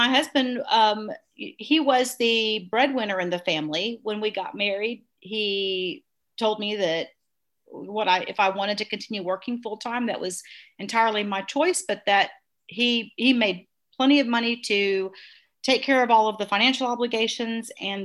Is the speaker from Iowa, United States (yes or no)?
no; Florida, United States; It wasn't like I grew up in the Florida public school system. I went to public school my entire school career.